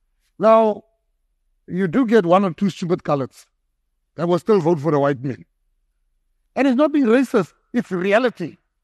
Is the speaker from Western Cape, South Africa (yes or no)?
yes; Western Cape, South Africa; first language Afrikaans; English is a second language; In the Western Cape, I'm colored. Afrikaans is my first language.